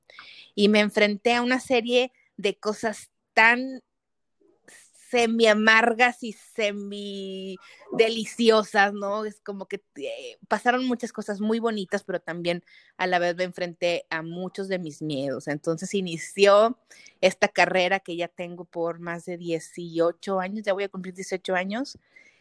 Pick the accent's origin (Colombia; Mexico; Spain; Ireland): Mexico; Torreón, Coahuila; Yo soy de Torreón, Coahuila. Vengo de una familia pues que no tiene dinero ni tiene las posibilidades como de viajar.